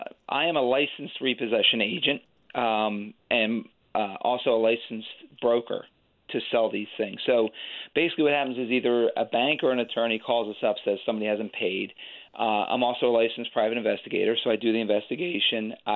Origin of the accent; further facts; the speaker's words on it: Philadelphia, Pennsylvania, United States; Yeah, I'm from Philadelphia, so I still live here. I went to school out in Western PA